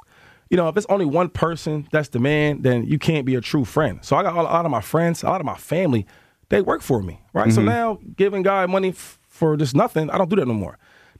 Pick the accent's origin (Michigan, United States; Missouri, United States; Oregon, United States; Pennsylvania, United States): Pennsylvania, United States; Harrisburg; I was in my hometown, I want to say, 2 months ago. Now, check this story out. Now, mm-hmm. in Harrisburg, it's not a lot of superstars.